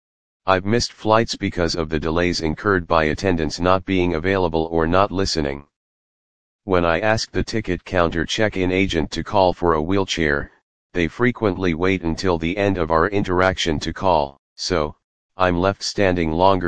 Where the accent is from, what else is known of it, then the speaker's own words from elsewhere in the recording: Michigan, United States; If you have mobility issues, my home state of Michigan is a great place to visit.